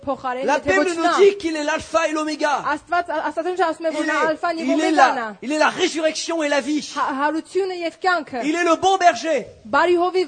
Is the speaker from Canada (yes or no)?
no; Hauts-de-France, France; Moi, déjà, je suis un ch'ti, alors, vous voyez.